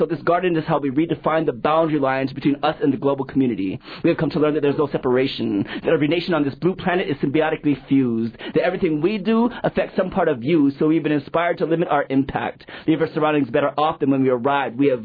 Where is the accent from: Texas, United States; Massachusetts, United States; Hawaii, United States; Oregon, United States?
Hawaii, United States; Whether it's, you know, growing up as a Hawaiian kid in Hawaii, you know, going into the science and engineering field and studying nuclear physics